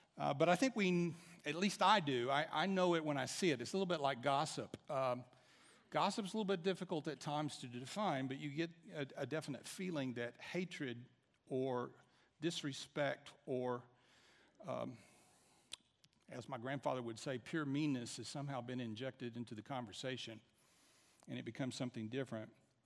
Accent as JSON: {"language": "English", "region": "the South", "country": "United States", "tie": "born or raised there", "said": "Let me describe in generality some of the things I observed growing up in the South."}